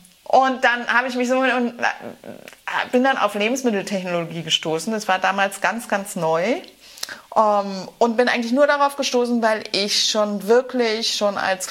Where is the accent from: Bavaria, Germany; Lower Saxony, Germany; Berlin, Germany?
Berlin, Germany; ich bin Berlinerin